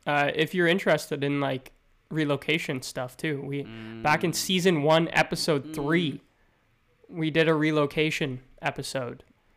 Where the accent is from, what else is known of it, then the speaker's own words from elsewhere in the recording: Quebec, Canada; That's fine. I'm from Quebec. I'm not offended.